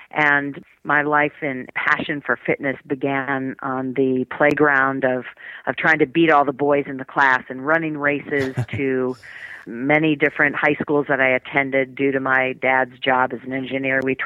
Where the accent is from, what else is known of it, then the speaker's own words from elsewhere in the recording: Detroit, Michigan, United States; I am a Michigan native. I was born in the Detroit area.